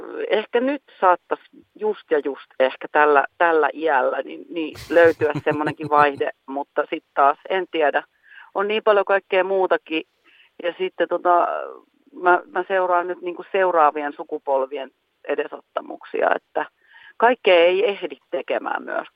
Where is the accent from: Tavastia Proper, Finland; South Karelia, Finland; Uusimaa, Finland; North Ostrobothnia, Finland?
Tavastia Proper, Finland; Forssa; mä synnyin ja kävin kouluja Forssassa ja Forssa oli silloin ja on edelleenkin aika vahva koripallokaupunki.